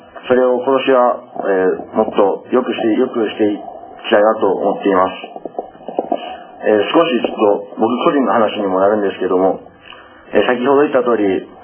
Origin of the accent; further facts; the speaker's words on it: Sayama, Osaka, Japan; 狭山っていう僕たちの地元に対する、地域愛というか言いますか、その愛着を持つのが、一層強くなっていきました。僕は今、学校は狭山ではないんですけど、岸和田の方の学校に行っていまして